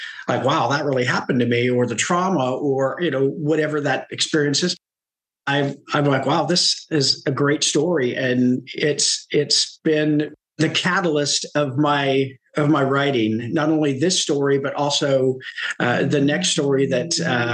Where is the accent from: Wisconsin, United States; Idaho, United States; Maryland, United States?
Idaho, United States; I grew up in Idaho, in a very conservative, small farming town. I grew up Mormon, and I love the outdoors